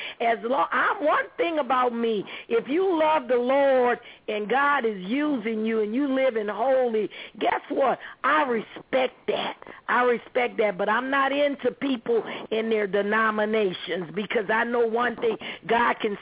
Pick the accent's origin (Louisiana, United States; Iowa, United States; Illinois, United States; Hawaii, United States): Louisiana, United States; New Orleans; I'm from New Orleans